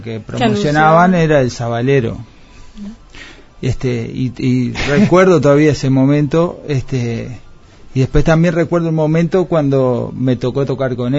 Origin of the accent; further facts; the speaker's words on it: Pan de Azúcar, Maldonado, Uruguay; Yo soy de Pan de Azúcar.